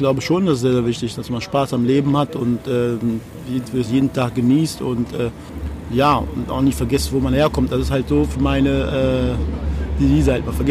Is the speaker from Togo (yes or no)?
yes; Togo; ich bin aus Togo